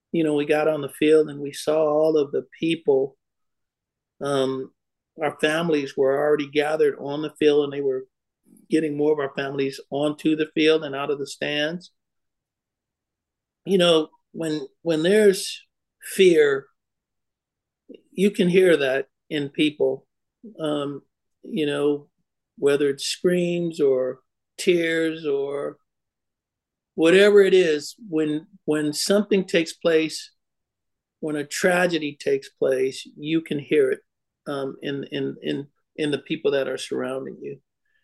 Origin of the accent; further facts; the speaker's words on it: Oakland, California, United States; I'm from Oakland. There was a lot of bragging going back and forth, a lot of smack talking.